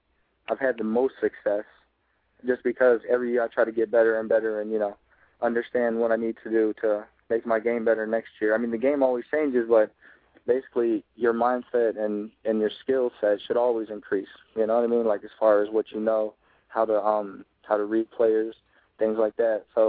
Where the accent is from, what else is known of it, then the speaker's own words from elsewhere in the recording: Elyria, Ohio, United States; I'm from close to Cleveland. I'm from Elyria.